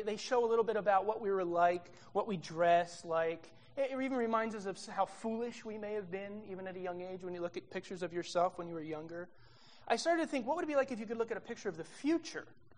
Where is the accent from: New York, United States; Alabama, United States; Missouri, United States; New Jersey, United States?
New Jersey, United States; but I am from New Jersey.